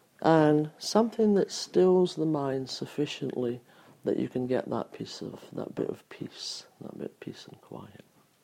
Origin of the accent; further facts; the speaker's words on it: Scotland, United Kingdom; accent: Scottish; I've actually used my Scottish accent to do the same thing. Because when I talk the way I used to talk, it's actually incomprehensible to people.